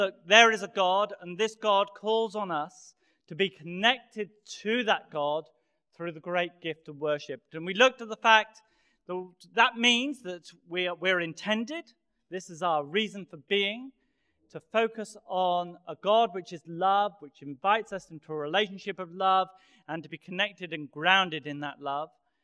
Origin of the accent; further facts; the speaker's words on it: England, United Kingdom; now in United States; Just as an Englishman, incidentally, we don't do this in England. I just moved to America. I moved to Hartford Seminary